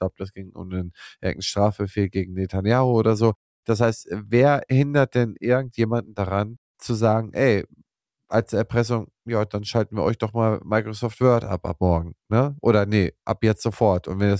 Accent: Schleswig-Holstein, Germany; ich komme aus Schleswig-Holstein

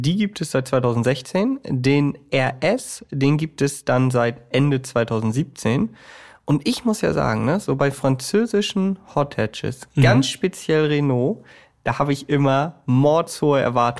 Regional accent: Bremen, Germany; meiner Heimatstadt Bremen.

